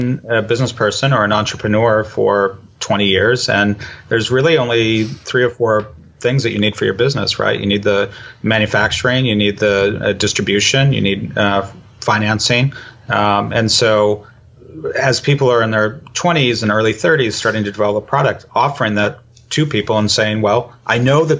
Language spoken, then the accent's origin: English; California, United States; now in China; hey, I'm from California, I'm not scary, I'm living in China